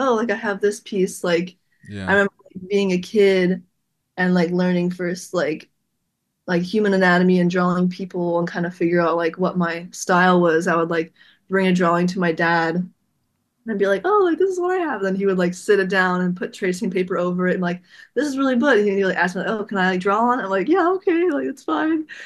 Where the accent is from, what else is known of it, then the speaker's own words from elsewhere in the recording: Wyoming, Ohio, United States; So I'm from Cincinnati, Ohio. So I grew up kind of in this small town called Wyoming.